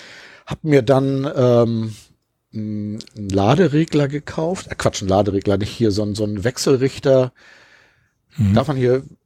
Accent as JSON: {"language": "German", "region": "Hamburg", "country": "Germany", "tie": "born or raised there", "said": "der ja nun wieder in Hamburg ist, meine Heimatstadt."}